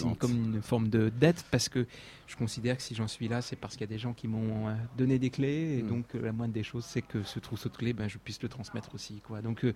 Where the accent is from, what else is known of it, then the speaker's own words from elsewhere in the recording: Mézériat, Auvergne-Rhône-Alpes, France; also born or lived in Bourg-en-Bresse; Alors je suis de la région Rhône-Alpes parce que je suis né à Bourg-en-Bresse, voilà. Et que j'ai grandi à Mézeria, ça se trouve à mi-chemin entre Bourg-en-Bresse et Mâcon.